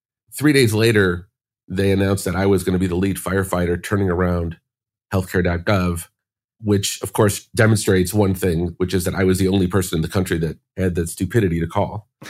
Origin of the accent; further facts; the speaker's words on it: Chicago, Illinois, United States; I grew up in Chicago, went to college.